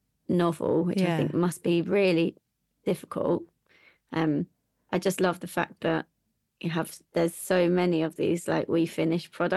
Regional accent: Reading, South East England, United Kingdom; So I was brought up just outside Reading in a little village and went to the local schools. But my family, my mum and dad are both from Glasgow, or like just on the edge of like the east side of Glasgow.

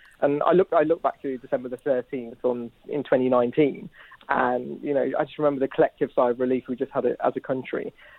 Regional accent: West Midlands, United Kingdom; Well, I come from the West Midlands

